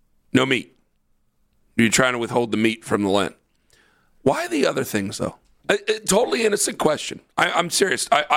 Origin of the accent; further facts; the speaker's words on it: Canton, United States; But I grew up in Canton, and I grew up... I mean, it was basically like, we're not Catholic. Why are we not Catholic? Everybody else around me is Catholic.